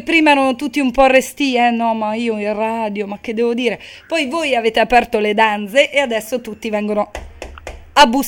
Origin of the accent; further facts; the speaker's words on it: Rome, Lazio, Italy; pur essendo io romana